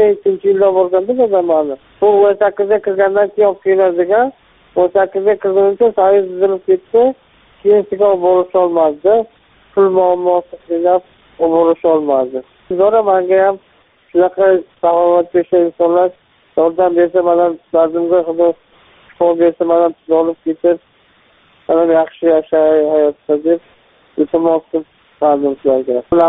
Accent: Konibodom, Sughd, Tajikistan; Men Tojikistondanman … Qonibodom shahri Ko'cha qishlog'idanman.

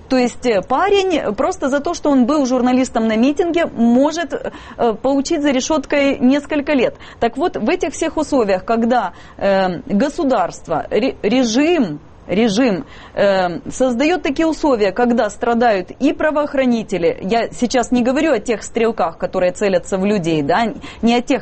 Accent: Zaporizhzhia, Zaporizhzhia Oblast, Ukraine; я сама родом тоже из Запорожья

